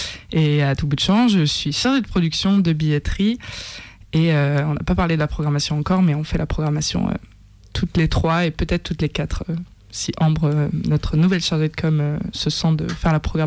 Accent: Nîmes, Occitanie, France; now in Lyon, France; parce que je ne suis pas lyonnaise, je viens de Nîmes, donc.

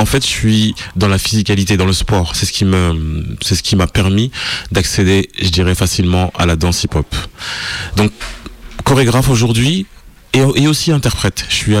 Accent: Montataire, Hauts-de-France, France; also born or lived in Paris; Non, j'ai pas l'accent. Je viens de Picardie, on parle comme ça, les tchou. Non. Alors, je viens de Picardie. J'habitais plus, très exactement dans l'Oise, à Montataire. Et je suis originaire de là-bas.

